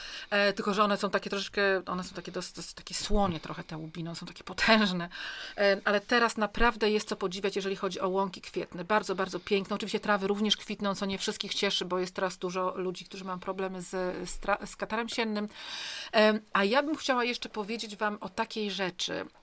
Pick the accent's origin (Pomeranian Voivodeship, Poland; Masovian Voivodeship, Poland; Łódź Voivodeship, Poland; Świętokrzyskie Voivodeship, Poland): Pomeranian Voivodeship, Poland; u mnie na Kaszubach